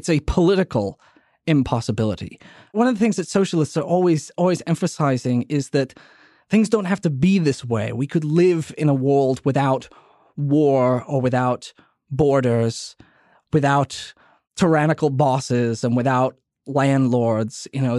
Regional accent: New Orleans, Louisiana, United States; When I see in my hometown of New Orleans, so many homeless people living in the French Quarter

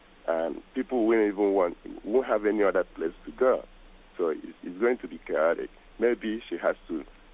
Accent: Nigeria; now in United States; I'm first immigrant, you know, to this country. You know, in my home country, you know, Nigeria

